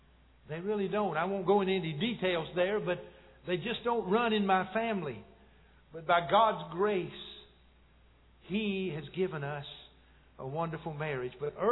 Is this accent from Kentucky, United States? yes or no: yes; Kentucky, United States; my wife and I are Hicks. We're from Kentucky. We're from the hills of Kentucky.